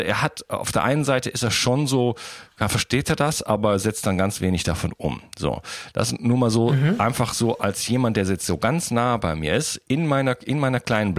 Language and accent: German; Wuppertal, North Rhine-Westphalia, Germany; wenn ich zum Beispiel nach Wuppertal fahre. Jetzt nichts gegen Wuppertal, meine alte Heimatstadt.